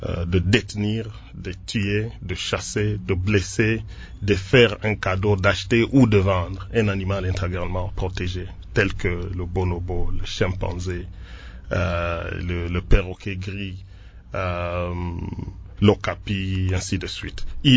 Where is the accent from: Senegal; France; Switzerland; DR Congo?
DR Congo; Et nous, en tant que Congolais, parmi les deux géants de l'Afrique, nous et le Nigeria, on devrait normalement capitaliser sur ces ressources-là.